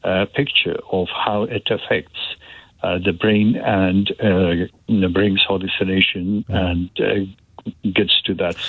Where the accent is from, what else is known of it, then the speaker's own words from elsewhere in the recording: Afghanistan; English is a second language; moved away; because I come originally from Afghanistan. I've been living here for a long time.